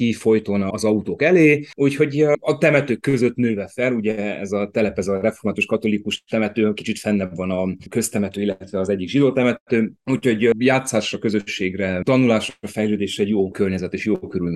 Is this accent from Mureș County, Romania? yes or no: yes; Târgu Mureș, Mureș County, Romania; a gyermekéveim azok Marosvásárhelyhez kötnek, úgyhogy nagyon ismerős helyekről és helyzetekről tudok mesélni. Én egy kedves ilyen tisztviselőtelepi környezetben nőttem fel, ami azt jelenti, hogy elég nagy közösség volt, elég nagy gyerekközösség volt